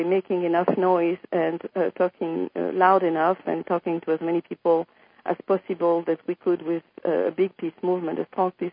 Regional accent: France; born there; English is a second language; I was born in France in 1945, before the end of Second World War

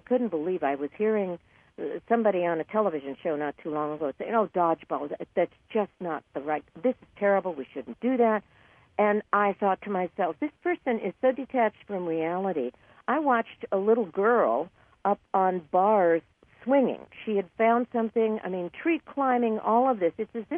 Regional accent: California, United States; and I was raised in California.

